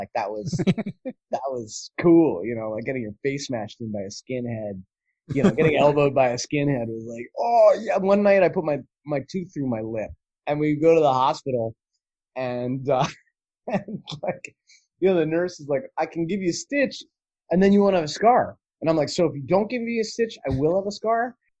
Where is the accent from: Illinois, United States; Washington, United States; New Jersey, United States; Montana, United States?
New Jersey, United States; Princeton; I grew up in Princeton, New Jersey. So like, if you were into thermonuclear dynamics, like, it was happening. But, you know, if you were a teenage kid, it was super fucking boring.